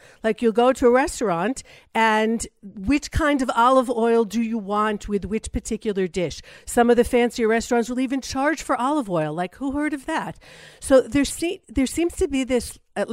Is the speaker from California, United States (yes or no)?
yes; California, United States; moved away as an adult; now in Israel; Okay, so I grew up in California.